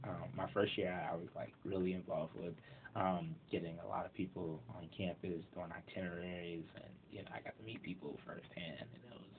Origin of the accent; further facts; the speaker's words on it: Chicago, Illinois, United States; For sure, Well, I'm from Chicago. I went to a private high school called Loyola Academy.